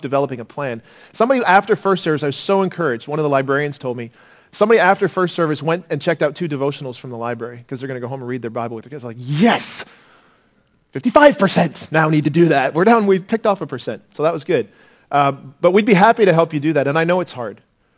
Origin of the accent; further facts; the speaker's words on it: Ontario, Canada; I'm from Ontario. I'm supposed to be insensitive, right?